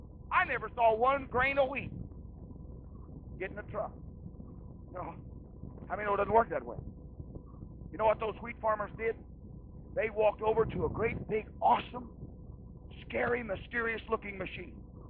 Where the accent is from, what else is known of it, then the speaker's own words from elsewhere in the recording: Kansas, United States; I grew up in Kansas. My first job was in the wheat harvest.